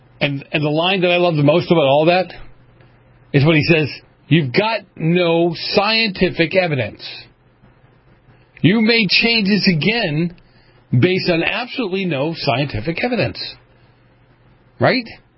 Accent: Boston, Massachusetts, United States; I grew up in New England. I grew up in Boston.

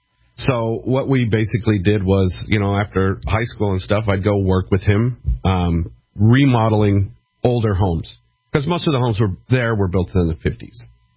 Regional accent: Thousand Oaks, California, United States; Basically, I mean, I grew up in Thousand Oaks, California, and that whole area, Thousand Oaks, Simi Valley, Canoga Park, Northbridge, it's a giant area. It's north of L.A.

